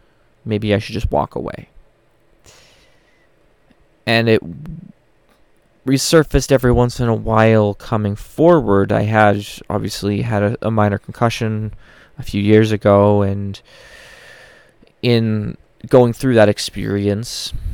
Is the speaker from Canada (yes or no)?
yes; Winnipeg, Manitoba, Canada; It's my hometown. This is the team that I dreamt of my entire minor hockey career coming back. There's not a single kid in Winnipeg, I think, that didn't hope one day that the Jets would come back